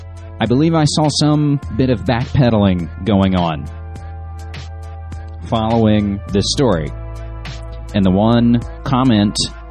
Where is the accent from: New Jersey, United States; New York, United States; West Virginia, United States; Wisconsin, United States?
West Virginia, United States; we'll return to my home state of West Virginia, where we have the former governor resigning